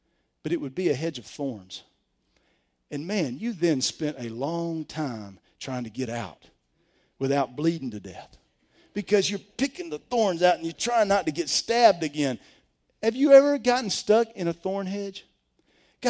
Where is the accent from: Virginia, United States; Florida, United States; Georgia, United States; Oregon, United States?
Georgia, United States; Now, see, I grew up in DeKalb County, not too far from here.